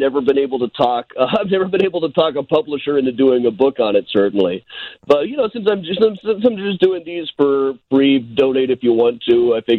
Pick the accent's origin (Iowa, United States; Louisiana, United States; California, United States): Iowa, United States; Like I said, I'm a kid from Iowa, you know.